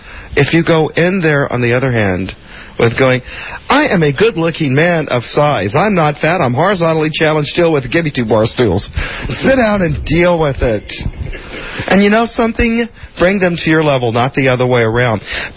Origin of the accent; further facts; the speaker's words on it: Laramie, Wyoming, United States; I'm from Laramie, Wyoming